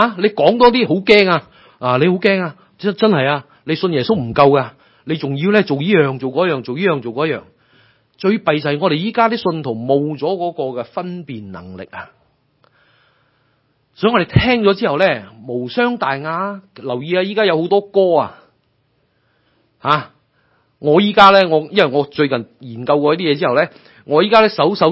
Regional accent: China; 我哋中國人更加有一個行先死先嘅角度

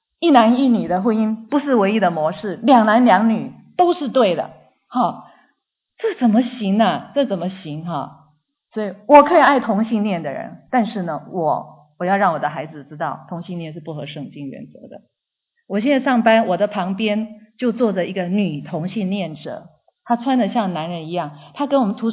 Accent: China; now in United States; 很多时候我们中国人来到了美国有两种极端

